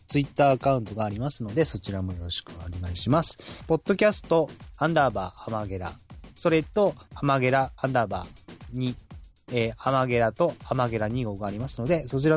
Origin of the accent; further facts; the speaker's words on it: Nagano, Japan; 隣の市の出身だからで地元だからっていうので、あと、まあ、長野県でいうとあとうちの地元しかやってないんですよ、